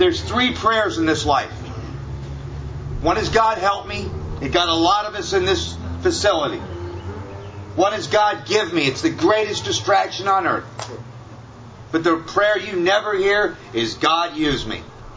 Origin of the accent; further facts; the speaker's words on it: California, United States; I'm from Southern California. We have chips for like 30, 60, 90 days.